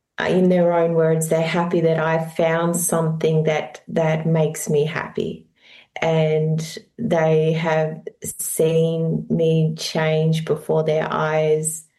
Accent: Tasmania, Australia; moved away as an adult; also born or lived in Sunshine Coast; So I grew up in Tasmania, beautiful island off Australia. And then I moved to the Sunshine Coast, where I lived for 6 years before moving to Europe.

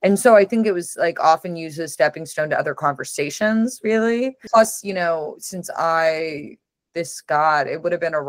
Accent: Oklahoma, United States; I grew up right outside of Tulsa, public education system.

